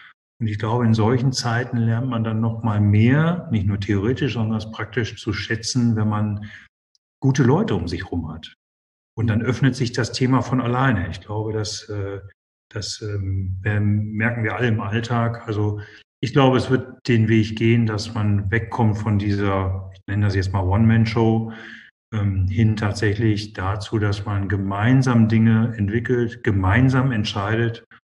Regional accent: Essen, North Rhine-Westphalia, Germany; Und ich bin hier geboren und hier groß geworden. Also für mich ist Ruhrgebiet meine Heimat und bin in Essen geboren und groß geworden.

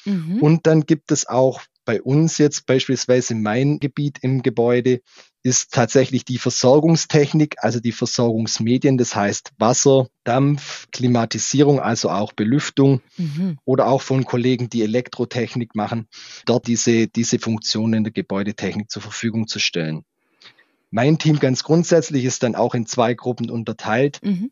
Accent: Baden-Württemberg, Germany; Zum anderen bin ich auch in der Nähe von Biberach aufgewachsen.

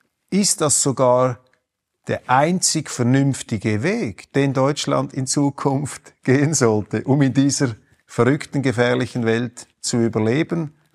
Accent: Switzerland; der mir natürlich als Schweizer hochgradig sympathisch ist

